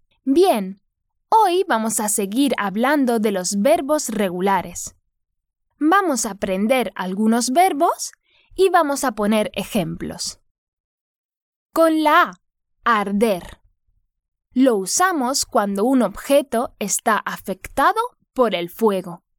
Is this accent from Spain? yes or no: yes; Málaga, Andalusia, Spain; Soy de Málaga, una ciudad en la Costa del Sol, al sur de España. Y allí estas cosas no pasan. Nunca nieva.